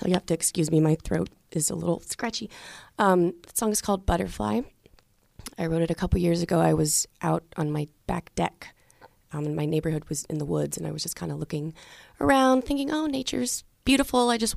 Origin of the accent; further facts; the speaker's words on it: Detroit, Michigan, United States; born there; also born or lived in Cincinnati / Harrisburg / Kansas City; now in Pittsburgh, United States; I moved here in 1996, right before I started high school. I was born in Detroit, and then I moved to Cincinnati, then Harrisburg, then Kansas City, then here in 1996.